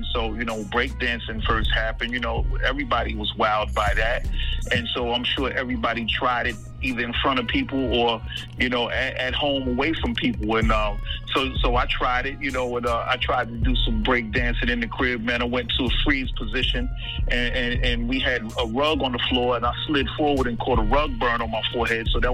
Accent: New Jersey, United States; Man, Jersey was beautiful. It is a beautiful place, man. You know, experiencing the winter time all those years, and you know, beautiful springs in there. You know, just growing up, had crazy allergies growing up

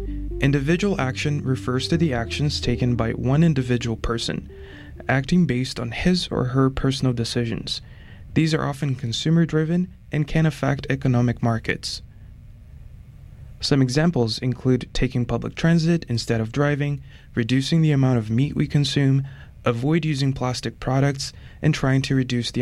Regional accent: Curitiba, Paraná, Brazil; the Brazilian city of Curitiba, my hometown

